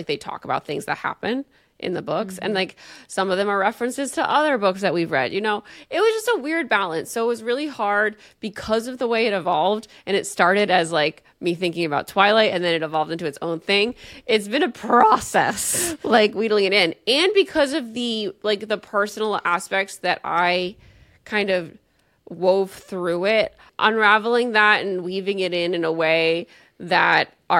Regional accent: New Jersey, United States; I'm from New Jersey. What do you want from me?

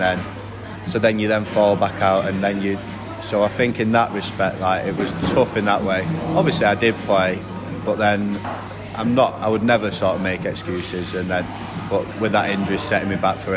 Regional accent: Manchester, North West England, United Kingdom; so I'm from Manchester originally.

